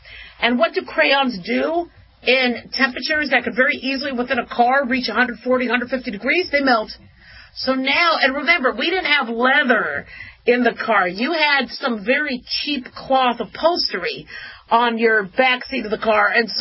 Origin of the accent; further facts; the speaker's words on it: Phoenix, Arizona, United States; You know, I remember growing up in Phoenix, there was this place called Big Surf.